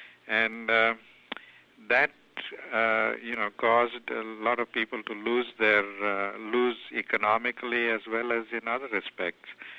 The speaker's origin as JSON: {"language": "English", "country": "South Africa", "said": "I came from South Africa, and at the age of 10, I was beaten up by some white youths, and then a few months later, I was beaten up by black youths"}